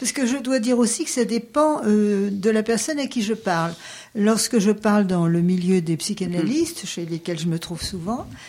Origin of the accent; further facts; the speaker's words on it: France; Alors, je dis, je suis française d'origine arménienne.